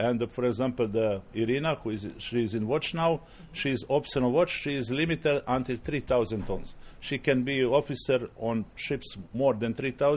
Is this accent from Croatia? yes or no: yes; Dubrovnik, Dubrovnik-Neretva County, Croatia; English is a second language; I am from Croatia, from Dubrovnik, 56 years old.